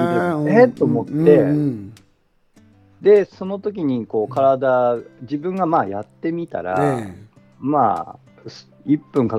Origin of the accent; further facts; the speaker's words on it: Yamagata, Japan; あ僕山形なんですけど、宮城、隣の宮城